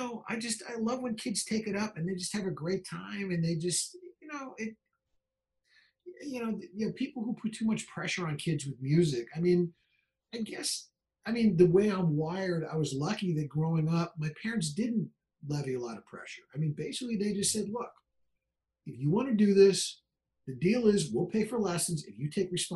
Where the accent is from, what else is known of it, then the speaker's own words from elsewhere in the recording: Santa Monica, California, United States; also born or lived in Los Angeles; And then they moved out to L.A., where I grew up in Santa Monica. They moved out to L.A. 2 years after the Dodgers did. They moved out in 60. And I was born in 61.